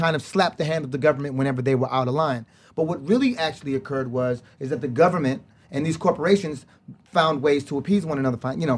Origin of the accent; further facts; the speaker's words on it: United States; born there; I'm born here, I'm fucking American, I'm talking about me too